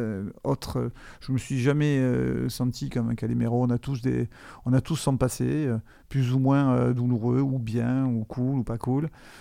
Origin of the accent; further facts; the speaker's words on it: Marseille, Provence-Alpes-Côte d'Azur, France; born there; Alors je suis né à Marseille-Nord, je suis né à côté du parc Bellevue, dans le 13e.